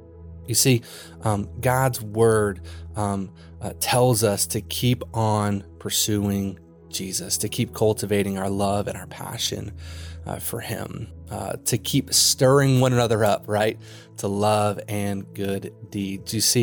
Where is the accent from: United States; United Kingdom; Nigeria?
United States; Kentucky; I grew up in Kentucky. I grew up on 144 acres of forest in the middle of nowhere.